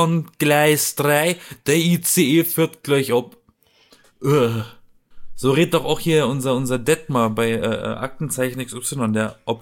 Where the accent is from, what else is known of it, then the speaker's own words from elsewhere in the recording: Baden-Baden, Baden-Württemberg, Germany; Ich meine, ich komme aus Baden-Baden, da stehen halt die Bentleys und die Lamborghinis vor der Einfahrt.